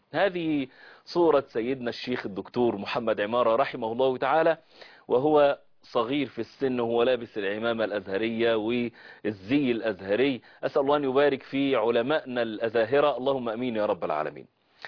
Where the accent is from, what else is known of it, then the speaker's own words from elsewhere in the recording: Egypt; مفخره لنا كعرب ومفخره لنا كمصريين